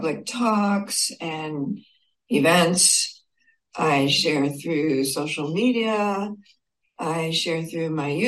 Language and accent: English; New York, United States; I was born and raised in New York, so I have a big New York mouth.